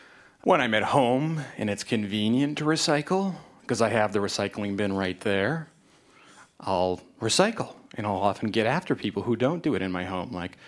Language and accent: English; Minnetonka, Minnesota, United States; I'm from Minnetonka.